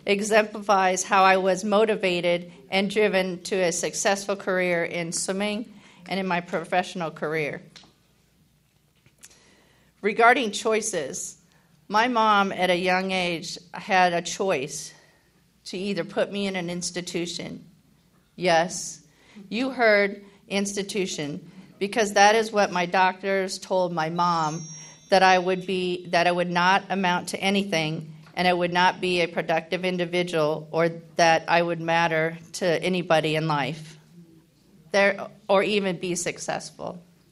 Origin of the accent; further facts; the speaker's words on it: California, United States; And at that time, I am originally from California